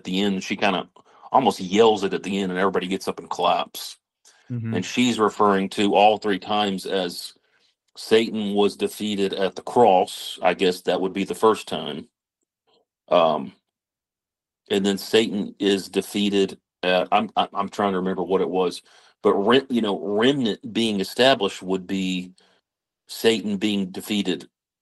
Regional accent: Memphis, Tennessee, United States; Yes, I was born in Memphis, and that's kind of where we grew up.

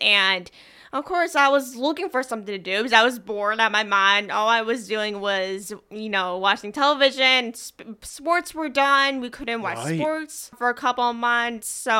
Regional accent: Scranton, Pennsylvania, United States; Yeah, so growing up in Scranton came with a lot of different emotions. I know with being from Scranton, when people say, where are you from?

